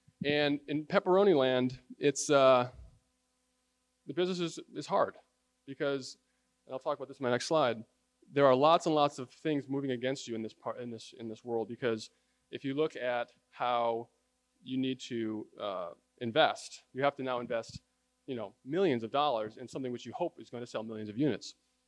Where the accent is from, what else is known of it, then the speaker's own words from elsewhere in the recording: New York, United States; But I'm from New York, and it's important for me to represent.